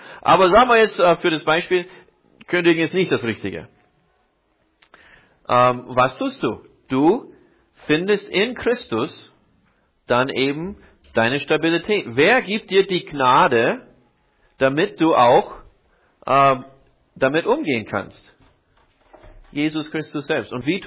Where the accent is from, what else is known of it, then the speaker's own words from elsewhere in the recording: Iowa, United States; In meiner Jugend lebte ich in Iowa.